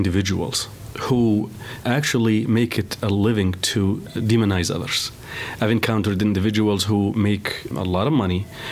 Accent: United States; And I, as an American, I'm proud to hear that.

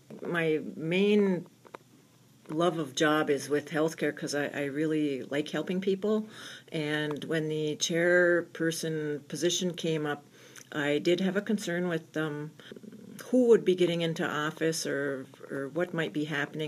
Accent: Orr, Minnesota, United States; I was born and raised in Orr, which is, of course, we all know about 19 miles away.

